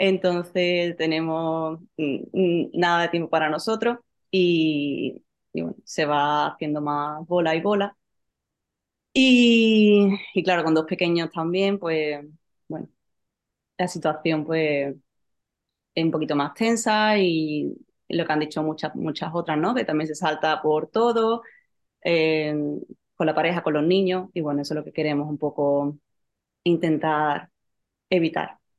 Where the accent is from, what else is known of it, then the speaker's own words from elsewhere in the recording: Seville, Andalusia, Spain; now in Germany; soy de Sevilla, pero vivo en Alemania también. Llevamos aquí 12 años